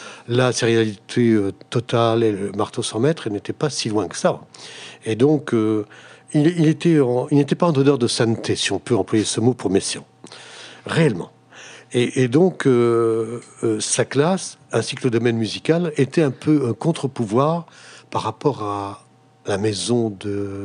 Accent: Paris, Île-de-France, France; also born or lived in Basra, Iraq; Je suis parisien, mais je suis né tout à fait fortuitement, et ce qui n'a aucun sens par rapport à ma biographie, comme le numéro 1 premier français né à Bassora en Irak

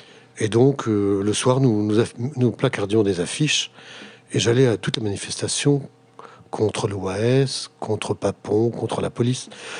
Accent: Paris, Île-de-France, France; also born or lived in Basra, Iraq; Je suis parisien, mais je suis né tout à fait fortuitement, et ce qui n'a aucun sens par rapport à ma biographie, comme le numéro 1 premier français né à Bassora en Irak

